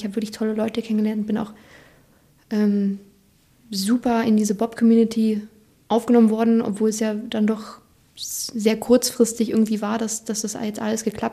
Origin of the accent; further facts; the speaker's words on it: Switzerland; Ich komme ja aus der Schweiz, da ist man ja die kalten Temperaturen gewohnt.